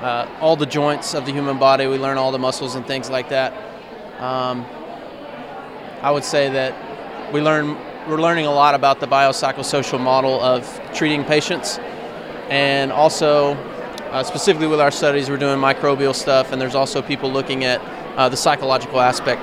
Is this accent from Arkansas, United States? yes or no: yes; West Memphis, Arkansas, United States; So I'm from West Memphis, Arkansas, originally.